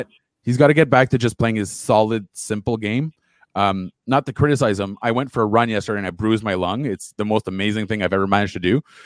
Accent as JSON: {"language": "English", "town": "Ottawa", "region": "Ontario", "country": "Canada", "tie": "born or raised there", "said": "and I grew up in Ottawa. I'm allowed to say that."}